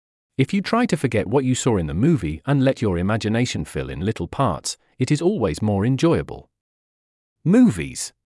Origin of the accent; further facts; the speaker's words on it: California, United States; Even though I was brought up in the Bay Area, I feel like there is still a lot to discover here.